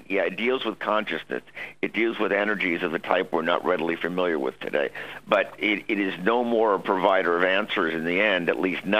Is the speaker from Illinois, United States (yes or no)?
yes; Chicago, Illinois, United States; now in Los Angeles, United States; My parents and I came out here from Chicago in 1957, and I've been here ever since.